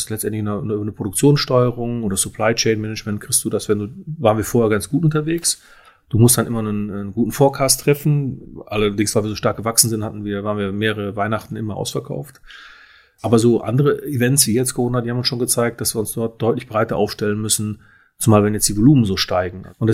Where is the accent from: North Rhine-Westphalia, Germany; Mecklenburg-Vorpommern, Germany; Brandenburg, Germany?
North Rhine-Westphalia, Germany; Krombach; now in Düsseldorf, Germany; Ich komme aus Krombach, aus einem kleinen Ort im Siegerland und wir leben jetzt seit 25 Jahren in Düsseldorf